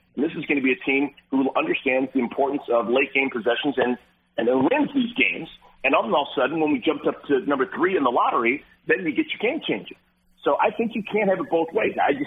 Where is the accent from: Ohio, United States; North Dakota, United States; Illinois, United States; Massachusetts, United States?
Ohio, United States; Cleveland Heights; so much of what I do on a nightly basis is me being a kid growing up in Cleveland Heights.